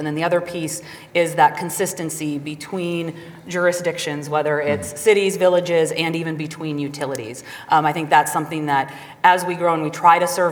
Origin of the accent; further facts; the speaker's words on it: Wisconsin, United States; I'm from Wisconsin. I'm a Wisconsinite. I live in Milwaukee